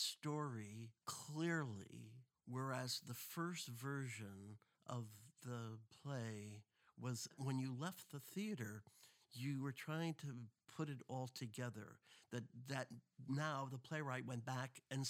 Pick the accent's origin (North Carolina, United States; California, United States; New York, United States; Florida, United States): New York, United States; New York City; As a New Yorker, you just like, oh, this is what it means to live here.